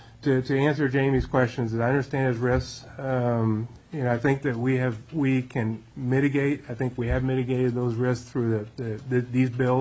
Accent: Glennallen, Alaska, United States; I grew up in Alaska. I've seen Anchorage grow from hardly anything. I grew up in Glen Allen.

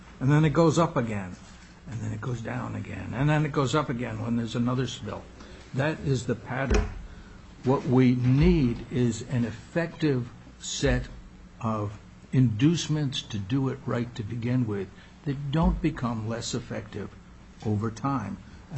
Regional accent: Juneau, Alaska, United States; Thank you, Mr. Chair. … from Juneau.

